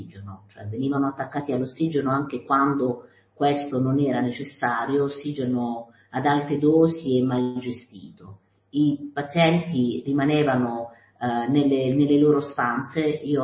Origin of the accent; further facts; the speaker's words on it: Taranto, Apulia, Italy; Io sono di Taranto.